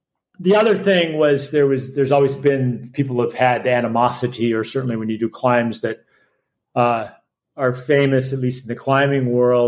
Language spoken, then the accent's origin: English; Colorado, United States; I was fortunate when I first started climbing, as I grew up in Colorado.